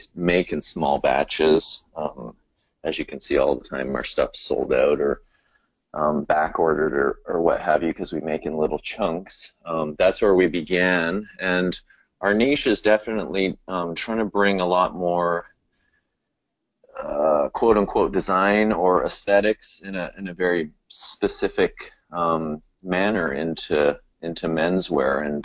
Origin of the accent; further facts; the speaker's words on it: Vancouver, British Columbia, Canada; moved away as an adult; now in New York, United States; So my background is I grew up in Vancouver, Canada, and then I moved when I was 18 to New York